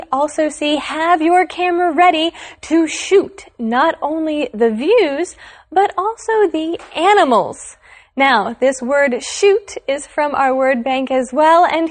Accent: West Virginia, United States; One that runs through my home state of West Virginia would be the Appalachian Mountains

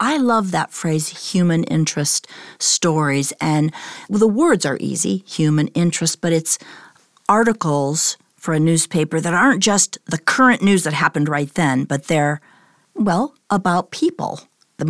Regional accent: United States; As an American, I think of all those kids. And my own kids, everybody, almost every kid in the summer plays Little League baseball.

